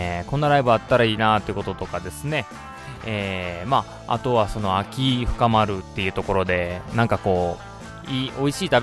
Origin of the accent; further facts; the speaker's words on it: Gojō, Nara, Japan; 私の地元かっこ奈良の五条っていうのかな、五条ってとこなんですが、全国でも有数の柿の産地でして